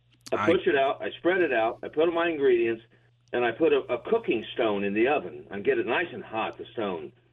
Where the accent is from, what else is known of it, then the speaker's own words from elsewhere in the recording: Oklahoma, United States; I'm 70 years old. I've been cooking all my life. I'm an Okie from Oklahoma